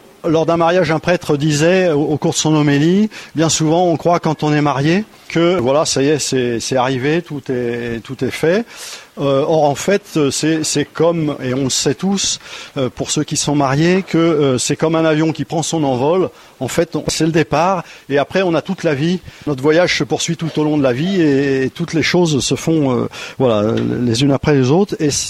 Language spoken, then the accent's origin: French; Saint-Étienne, Auvergne-Rhône-Alpes, France; Nous venons de Saint-Étienne.